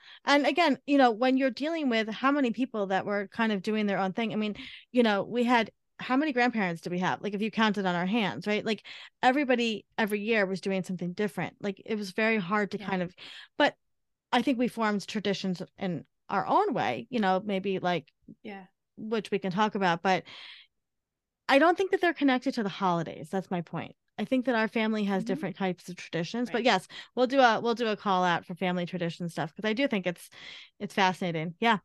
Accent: New York, United States; And I had to say, I'm from New York. And they were like, no, where are you from? And I'm like, New York.

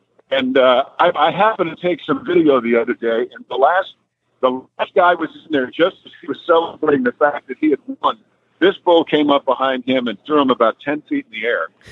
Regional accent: Mount Kisco, New York, United States; my horsemanship started in summer camp in New York State. I'm from Mount Kisco, New York, and I would go to summer camp every year

